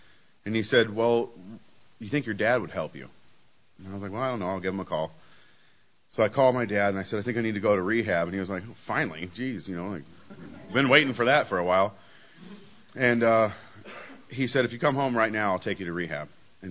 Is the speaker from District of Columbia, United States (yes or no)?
no; Colorado, United States; also born or lived in Independence, Missouri; So I was born out in Independence, Missouri. I moved to Colorado when I was like 4, so obviously I'm kind of from Colorado.